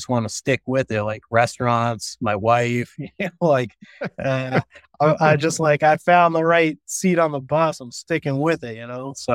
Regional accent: Burlington, Massachusetts, United States; I grew up in Burlington, Massachusetts, went to Merrimack College, where I studied business, with a concentration in entrepreneurship.

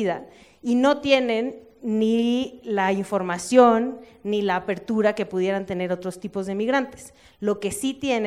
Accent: Sonora, Mexico; me mueve mucho en principio porque soy de Sonora.

